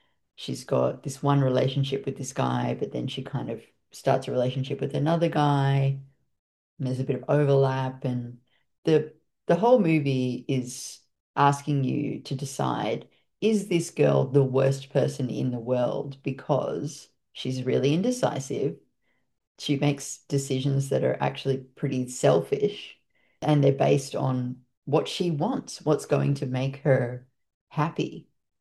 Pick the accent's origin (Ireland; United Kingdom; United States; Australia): Australia; But I watched that film as an Australian